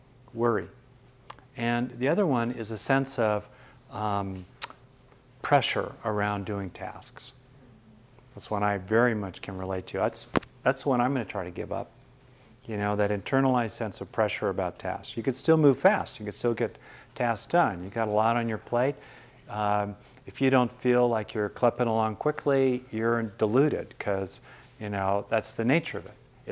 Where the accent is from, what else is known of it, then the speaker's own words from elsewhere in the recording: Los Angeles, California, United States; I grew up in Southern California in LA, smog almost all the time.